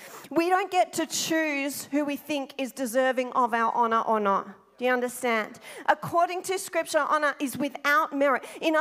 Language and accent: English; Australia; I love Australia. I am Australian. Did anybody realize? I am Australian. I love Australia.